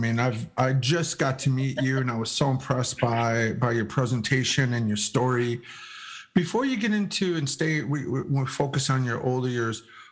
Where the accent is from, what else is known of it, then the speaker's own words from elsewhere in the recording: Lubbock, Texas, United States; born there; I'm a Tejano. I was born in Lubbock, Texas.